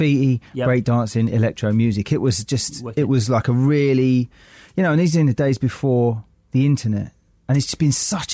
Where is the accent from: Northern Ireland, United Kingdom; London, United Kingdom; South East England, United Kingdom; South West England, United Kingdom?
London, United Kingdom; Forest Gate; I came from Forest Gate in East London